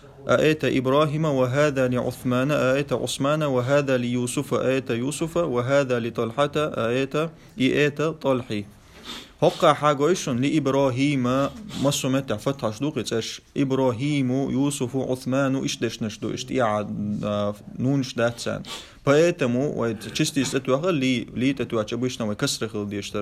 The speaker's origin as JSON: {"language": "Arabic", "country": "Pakistan", "said": "انا من باكستان يا из باكستان"}